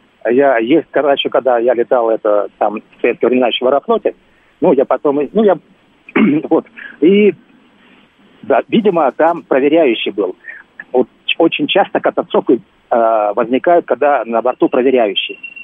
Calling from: Moscow, Russia; Здравствуйте … из Москвы.

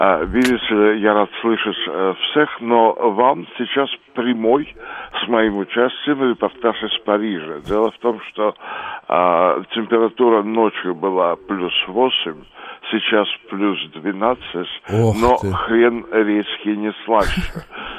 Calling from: Moscow, Russia; Нет-нет, я звоню из Москвы

